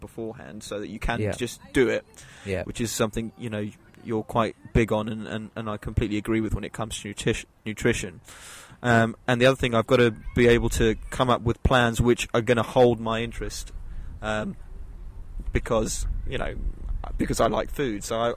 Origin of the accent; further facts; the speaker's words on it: India; I'm Indian, you know.